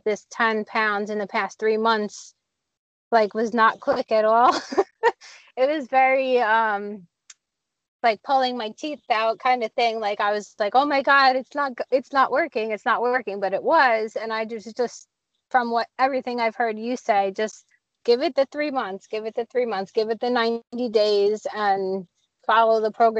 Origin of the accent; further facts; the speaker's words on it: Long Island, New York, United States; So I'm from Long Island.